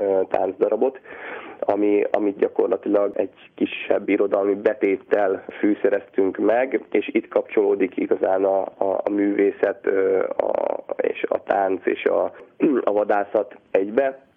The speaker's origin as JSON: {"language": "Hungarian", "town": "Zánka", "region": "Veszprém County", "country": "Hungary", "tie": "born or raised there", "also_born_or_lived": "Tapolca", "said": "Mikor én felnőttem, én 83-ban születtem Tapolcán, és Zánkán gyerekeskedtem"}